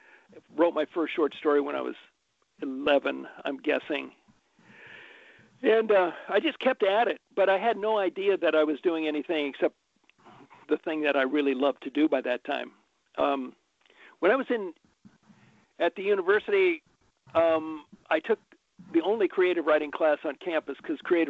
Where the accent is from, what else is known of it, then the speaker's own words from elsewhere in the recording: California, United States; also born or lived in Long Beach / Orange County; California, and basically we've lived in California our entire lives, and Orange County for most of our lives. I was born in Long Beach, which is in L.A. County, 15 miles away, mm-hmm.